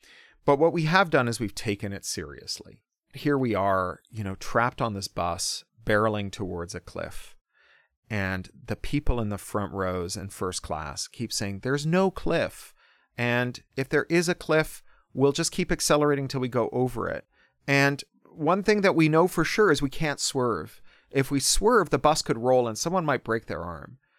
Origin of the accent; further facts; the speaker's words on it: Toronto, Ontario, Canada; I grew up specifically in Toronto in the 1980s